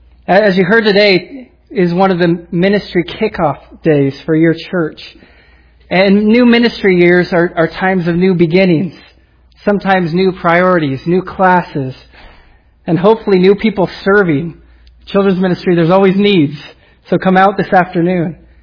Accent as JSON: {"language": "English", "town": "Cottonwood", "region": "California", "country": "United States", "tie": "born or raised there", "lives_now": "Vallejo, United States", "said": "as a kid growing up in Cottonwood, I never thought I would live in the Bay Area."}